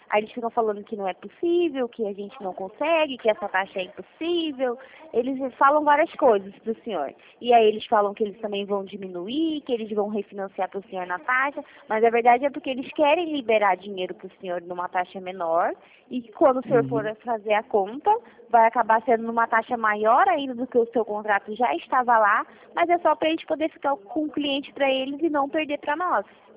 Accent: Rio de Janeiro, Brazil; Que eu sou do Rio

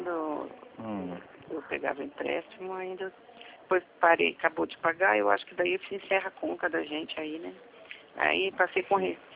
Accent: Campinas, São Paulo, Brazil; Não, sou de Campinas.

